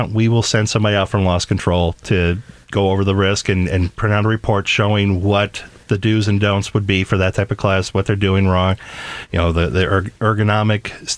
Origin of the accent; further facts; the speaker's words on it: New York, United States; I was born and raised in New York, so I'm always a bit of a pessimist